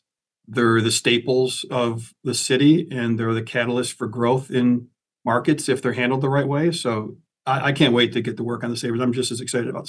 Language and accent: English; Rochester, New York, United States; Yeah, you know, I grew up in Rochester, so, you know, I was an Amherst fan growing up, and we didn't have professional sports